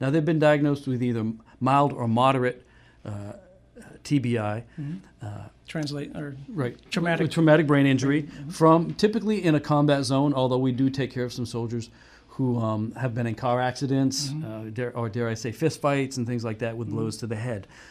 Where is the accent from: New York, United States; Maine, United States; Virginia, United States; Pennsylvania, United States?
Maine, United States; I'm originally from Maine and did not graduate with a degree in art.